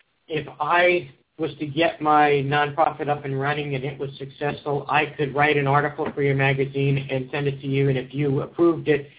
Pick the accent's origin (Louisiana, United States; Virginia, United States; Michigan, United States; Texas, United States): Texas, United States; McKinney; She's from Dallas. I was from McKinney, Texas, about 30 miles north.